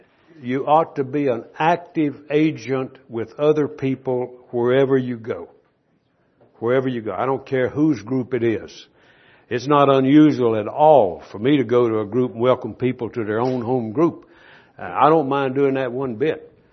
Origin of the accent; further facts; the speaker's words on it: North Carolina, United States; from North Carolina. Glad to meet you.